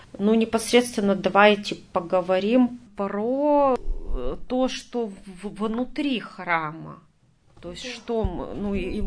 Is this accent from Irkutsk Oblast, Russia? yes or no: no; Yekaterinburg, Sverdlovsk Oblast, Russia; born there; что я тоже родилась именно в Екатеринбурге и оказалась, ну, соприкосновение какое-то с этой темой.